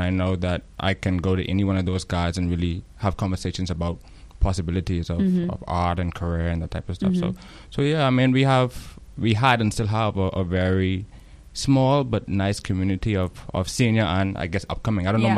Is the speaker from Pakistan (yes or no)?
no; Grants Town, New Providence, Bahamas; Yeah, I'm originally from Grantstown. Born and raised there, obviously. And still occupy a studio there.